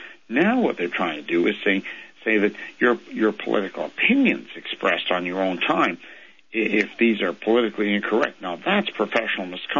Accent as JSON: {"language": "English", "country": "Canada", "said": "I'm a Canadian."}